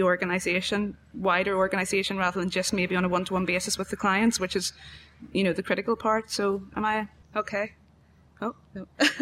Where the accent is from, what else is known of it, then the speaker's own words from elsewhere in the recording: Ireland; We've got about 10 minutes because I'm from Ireland and I talk fast.